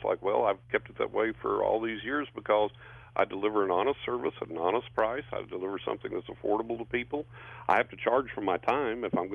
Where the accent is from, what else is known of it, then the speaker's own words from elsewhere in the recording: San Angelo, Texas, United States; I'm from San Angelo over in West Texas. So we're neighbors there, old neighbors.